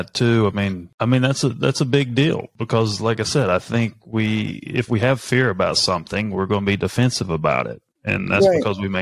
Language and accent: English; North Carolina, United States; born there; I grew up, I was born in North Carolina and my dad was from New Jersey. So I always went back and forth from the Northeast to the South.